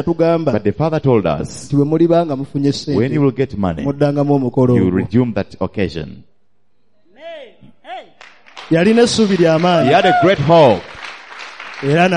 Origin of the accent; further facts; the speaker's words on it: Lugazi, Central Region, Uganda; How many people here from Lugazi? Those I started with, those I grew up with in Lugazi